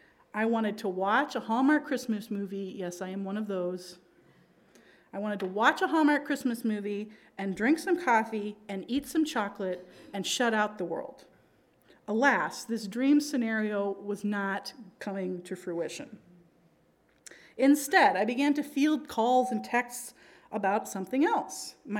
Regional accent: Pakistan; So I'm a missionary kid, and I grew up in Pakistan.

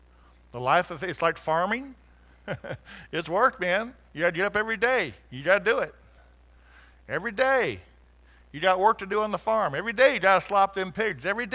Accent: Colorado, United States; We were blessed growing up, Laura and I, growing up on the Front Range of Colorado, in Colorado, where we could see the beautiful Rocky Mountains every day you walk out.

